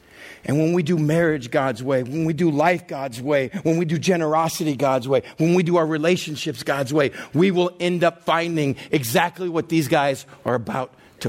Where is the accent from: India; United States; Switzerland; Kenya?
United States; Texas; And I grew up in Texas, so you know what team I wanted to play for.